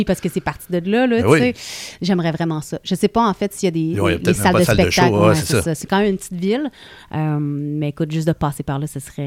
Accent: Montreal, Quebec, Canada; French is a second language; je viens d'un milieu un peu plus anglophone. Okay. J'ai grandi dans le West Island, puis je suis allée à l'école en français

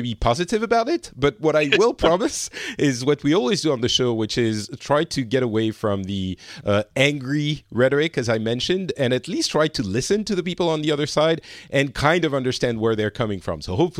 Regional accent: France; now in Finland; I'm currently in Finland, but I'm originally from France.

